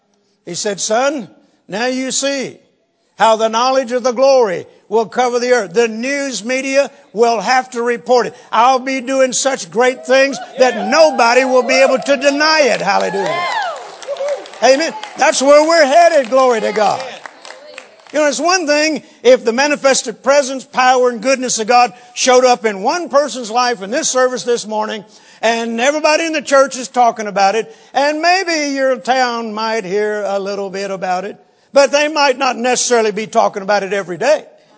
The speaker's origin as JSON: {"language": "English", "town": "Shreveport", "region": "Louisiana", "country": "United States", "tie": "born or raised there", "also_born_or_lived": "Vicksburg, United States", "said": "where I grew up in Shreveport, Louisiana, we moved from Vicksburg to Shreveport when I was a young boy. But I spent my summers in Vicksburg with my grandparents."}